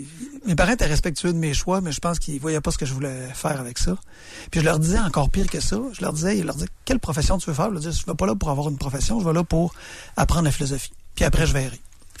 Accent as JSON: {"language": "French", "town": "Quebec City", "region": "Quebec", "country": "Canada", "tie": "born or raised there", "said": "Mais j'ai passé presque 25 ans de ma vie à Limoilou."}